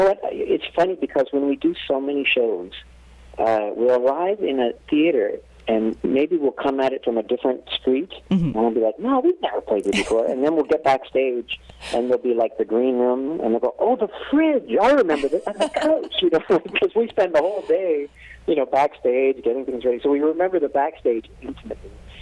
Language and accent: English; Canada; I'm a Canadian, and I went to school in Boston.